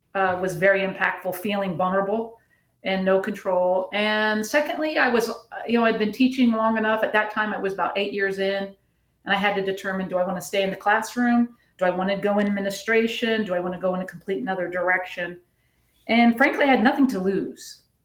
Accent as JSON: {"language": "English", "region": "Ohio", "country": "United States", "said": "Regionally, it worked if you wanted to put me back close to family because I'm from Ohio."}